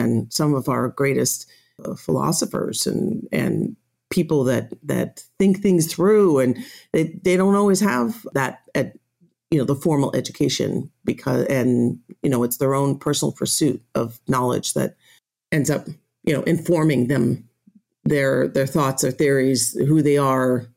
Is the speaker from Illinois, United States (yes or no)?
yes; Chicago, Illinois, United States; now in Santa Barbara, United States; I grew up in Chicago area, the Chicago suburbs.